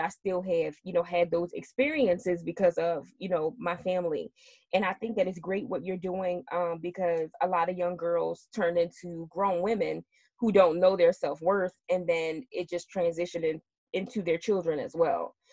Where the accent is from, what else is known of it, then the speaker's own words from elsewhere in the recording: Newark, New Jersey, United States; So I grew up in Newark, New Jersey, mm-hmm. Which is another like kind of like underserved area.